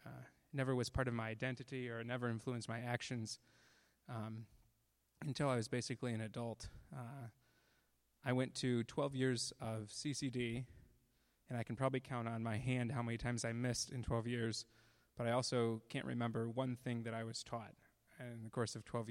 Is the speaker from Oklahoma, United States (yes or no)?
no; Hubbardston, Massachusetts, United States; I grew up in Hubbardston. I was homeschooled for all 12 grades.